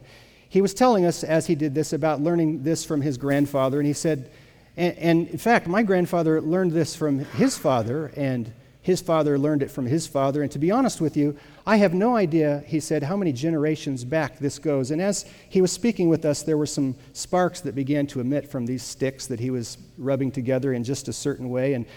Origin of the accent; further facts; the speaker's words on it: United States; You see, I'm an American.